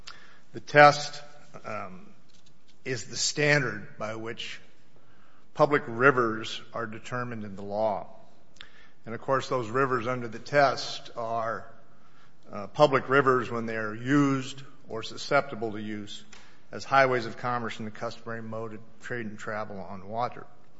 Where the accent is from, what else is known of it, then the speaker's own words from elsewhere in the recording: Helena, Montana, United States; I'm an attorney from Helena, Montana.